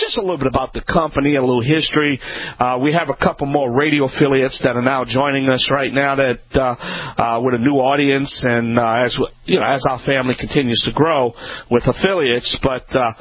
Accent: Louisiana, United States; I am the Cajun man from the Bayou Land.

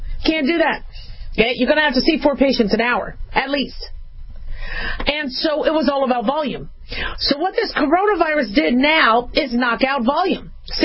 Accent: Las Vegas, Nevada, United States; also born or lived in California / Arizona; So, growing up in Nevada, growing up in Las Vegas, and I kind of grew up in California and Arizona because my folks moved a lot.

